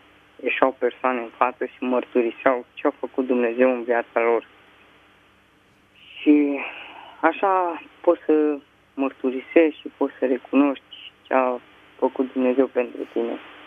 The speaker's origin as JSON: {"language": "Romanian", "town": "Aiud", "region": "Alba County", "country": "Romania", "said": "sunt din Aiud"}